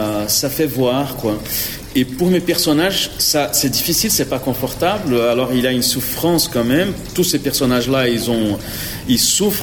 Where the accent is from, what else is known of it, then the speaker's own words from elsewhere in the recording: Brazil; French is a second language; Je suis né là-dedans, je suis formé. En vérité, je suis un Brésilien.